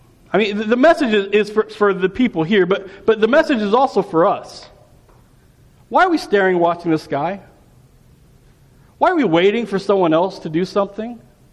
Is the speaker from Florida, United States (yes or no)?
no; Chicago, Illinois, United States; In my hometown of Chicago, we are closing one church a week.